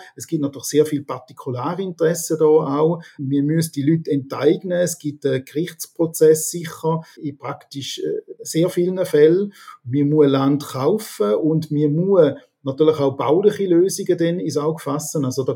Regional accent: Rorschacherberg, St. Gallen, Switzerland; Genau, ich bin im Rorschacher Berg aufgewachsen. Rorschacher Berg ist eine Seegemeinde, wie Rorschach und Goldach auch.

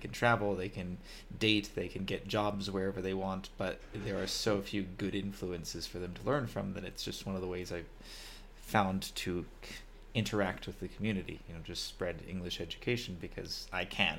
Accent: California, United States; moved away as an adult; I am American. I'm from California. I spent a long time traveling, basically since I turned 18. I've been to about 50 countries at this point.

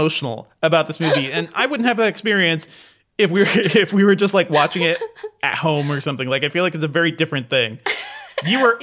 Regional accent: Hartford, Connecticut, United States; I grew up in Hartford, Connecticut.

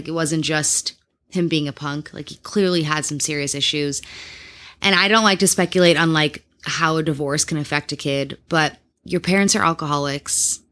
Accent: Midwest, United States; Oh, I've heard it so many times. Maybe because I grew up in the Midwest.

